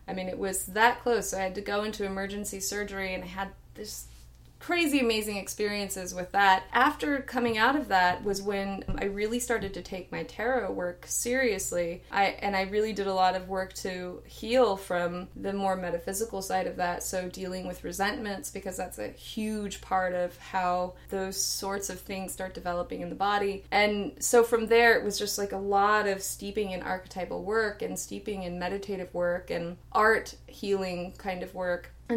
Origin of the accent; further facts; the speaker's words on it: California, United States; because I grew up poor and in the Bay, and I mean, we were just like a struggling working class family.